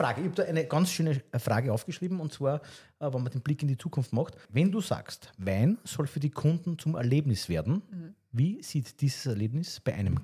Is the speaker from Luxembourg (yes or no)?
no; Lower Austria, Austria; ich bin eigentlich aus Niederösterreich.